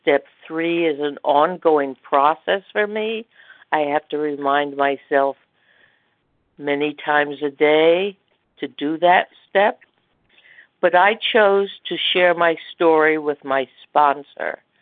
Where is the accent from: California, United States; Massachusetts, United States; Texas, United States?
Massachusetts, United States; I'm from Massachusetts, and just want to start off by saying it's an action program.